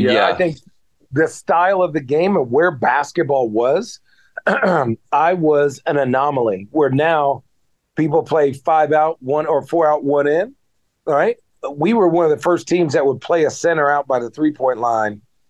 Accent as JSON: {"language": "English", "town": "Phoenix", "region": "Arizona", "country": "United States", "said": "And I'm from Phoenix, so it felt good to go back home and play for such a good team."}